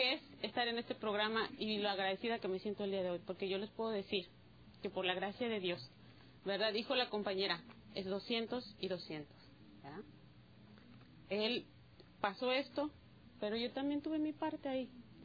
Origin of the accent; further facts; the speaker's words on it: Arizona, United States; soy una comedora compulsiva, soy de Arizona.